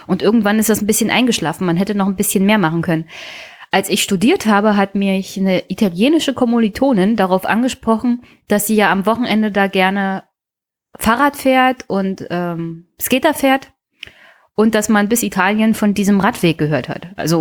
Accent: Brandenburg, Germany; ich komme aus Teltow-Fleming und da gibt es eine riesige, also wirklich einen europaweit ziemlich großen Radweg.

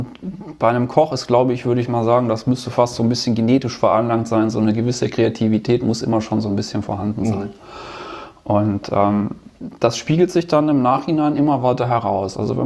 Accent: North Rhine-Westphalia, Germany; Also ich bin ja Ostwestfale

